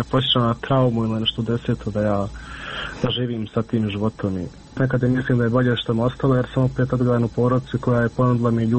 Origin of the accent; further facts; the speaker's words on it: Miljevina, Republika Srpska, Bosnia & Herzegovina; mi smo svi gore iz Miljevine